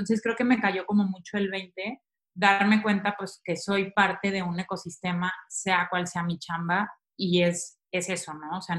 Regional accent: León, Castile and León, Spain; moved away as an adult; now in Mexico; me salió una oportunidad en México. Venía por un mes, ya llevo aquí 4 años, entonces imagínense. Yo soy de León

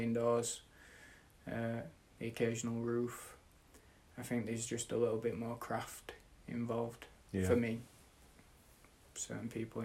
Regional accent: Sheffield, Yorkshire and the Humber, United Kingdom; I'm 26 years old. I come from Sheffield.

